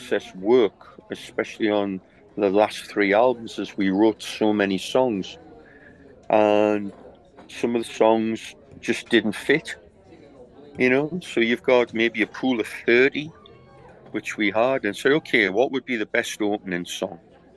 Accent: Newcastle, North East England, United Kingdom; I'm from Newcastle, so it's got to be Newcastle United, and they're doing pretty damn well at the moment.

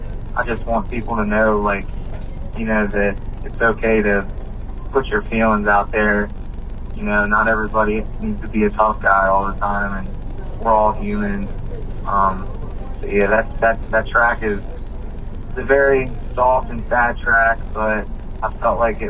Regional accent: Maryland, United States; They're from Maryland as well. They were you know, they're my home state heroes.

